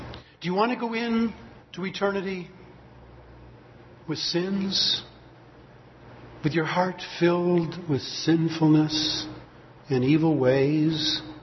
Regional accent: Michigan, United States; But I come from Michigan.

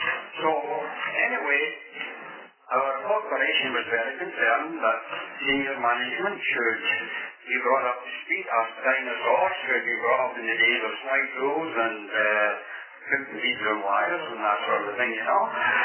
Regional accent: Scotland, United Kingdom; born there; when I was born in Scotland

